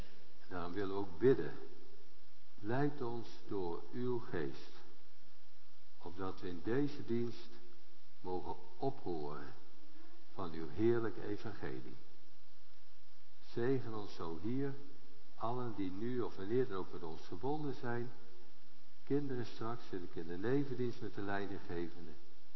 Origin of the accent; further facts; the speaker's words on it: Ede, Gelderland, Netherlands; Nou, hey, ik kom uit Ede